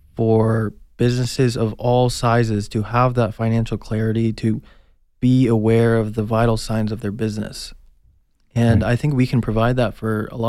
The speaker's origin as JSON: {"language": "English", "town": "Tucson", "region": "Arizona", "country": "United States", "tie": "born or raised there", "said": "Yeah, so I'm from Tucson, Arizona, born and raised."}